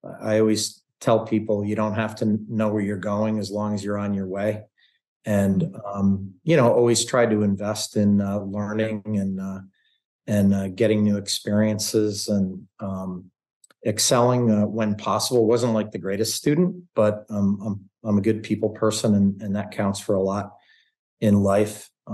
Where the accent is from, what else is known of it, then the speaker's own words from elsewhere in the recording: Norwalk, Connecticut, United States; grew up in Norwalk, Connecticut, which is about an hour north of New York City.